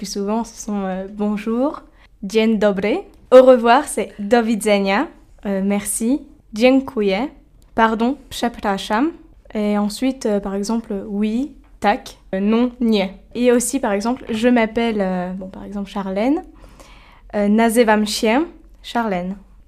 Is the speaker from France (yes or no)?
yes; Châteaudun, Centre-Val de Loire, France; Je viens de Châteaudun. En ce moment, j'étudie à Angers et j'étudie les langues.